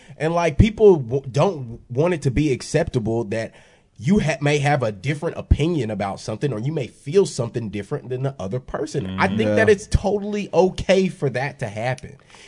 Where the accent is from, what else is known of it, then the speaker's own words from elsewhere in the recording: the South, United States; One, I'm from the South. And so my opinion's already going to be different. And number two, I'm Black.